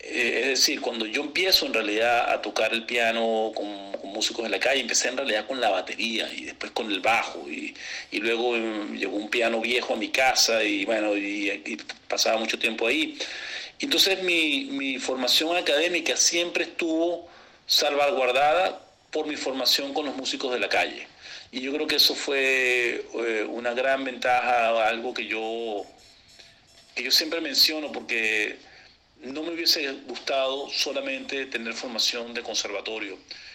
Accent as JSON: {"language": "Spanish", "region": "Mérida", "country": "Venezuela", "tie": "born there", "said": "Mira, yo soy obviamente venezolano, nacido en Mérida."}